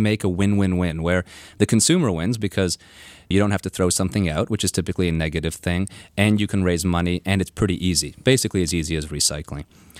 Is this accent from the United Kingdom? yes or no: no; Canada; moved away as an adult; now in United States; I'm originally from Canada and then moved down, went to Princeton for undergrad. And to be honest, my friends in Toronto, where we were living